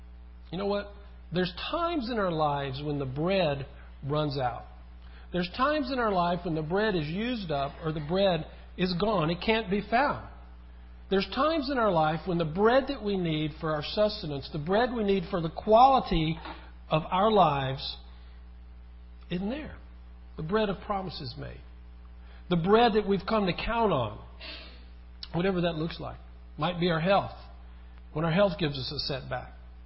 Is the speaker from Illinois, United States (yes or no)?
no; Louisiana, United States; Well, back when I was a kid, in my hometown in central Louisiana, we had a bakery.